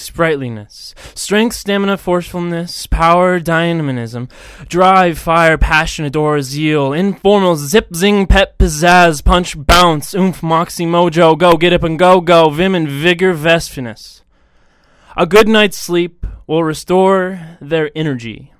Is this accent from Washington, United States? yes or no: yes; Cheney, Washington, United States; I was born in Spokane, and I'd like to say I'm from Spokane, but the truth is I was raised on the plateau right next door from Cheney, Washington. However, I've been in Spokane the last few years here, so I'd still say I'm from Spokane.